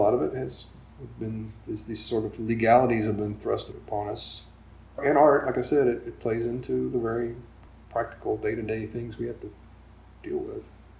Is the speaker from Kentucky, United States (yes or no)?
no; Tahlequah, Oklahoma, United States; Growing up in Tahlequah, a lot of that stuff, you know, Trail of Tears and all the history that goes along with it.